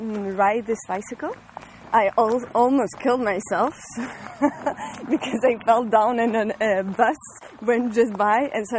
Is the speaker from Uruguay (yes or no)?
no; France; English is a second language; No, so, I'm French.